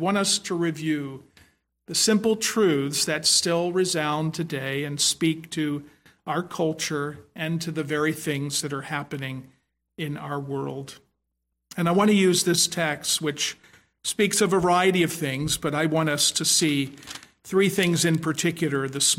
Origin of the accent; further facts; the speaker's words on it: Philadelphia, Pennsylvania, United States; I grew up in Southwest Philadelphia.